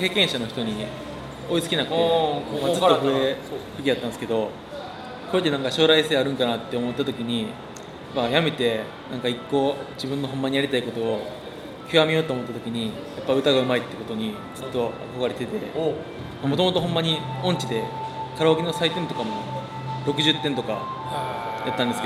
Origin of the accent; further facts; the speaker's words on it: Tokushima, Japan; 出身徳島です。